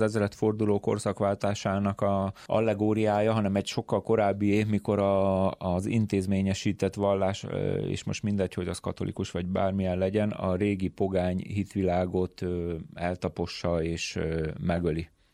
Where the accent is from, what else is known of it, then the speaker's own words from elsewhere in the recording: Pest, Hungary; Én egy kis faluból származom, Pest megyéből, és az volt az első olyan mozzanat, mikor nekem el kellett jönni otthonról, és bejárni egy nagyobb városba